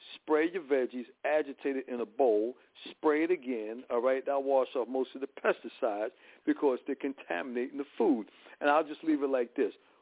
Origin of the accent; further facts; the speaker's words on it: Newark, New Jersey, United States; So I've been in Patterson, I'm from Newark, I've been in Jersey City